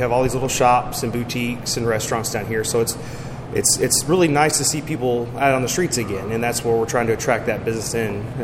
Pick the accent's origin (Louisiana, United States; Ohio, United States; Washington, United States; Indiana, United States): Indiana, United States; Georgetown; Well, I grew up in Southern Indiana, in Georgetown, Indiana, and then I went to culinary school at Sullivan University.